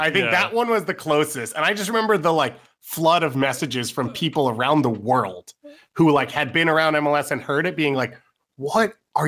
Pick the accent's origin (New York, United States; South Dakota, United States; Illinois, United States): New York, United States; because I refused to switch my plates over because I'm a New Yorker and that city can get bent